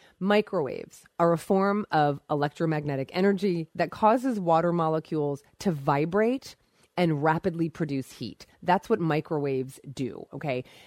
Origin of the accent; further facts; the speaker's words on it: Summit, New Jersey, United States; Beth, I grew up in Summit in Livingston, and my husband's from Randolph, so I know Morristown well and love it.